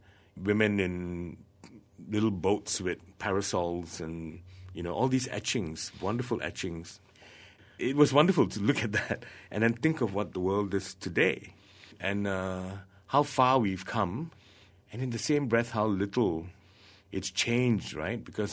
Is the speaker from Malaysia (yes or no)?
yes; Malaysia; now in Australia; I'm a Malaysian artist. I live in Australia.